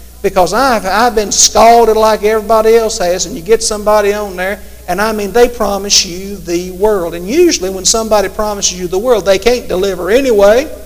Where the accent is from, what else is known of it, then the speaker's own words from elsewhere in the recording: Martinsville, United States; I sometimes am ashamed to say that Martinsville is my hometown.